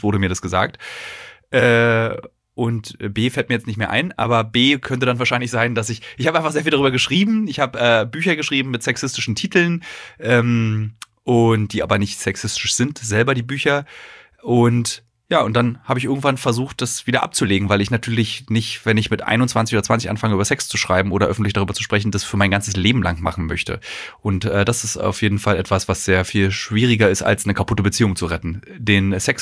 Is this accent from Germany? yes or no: yes; Berlin, Germany; also als Berliner war das noch nie so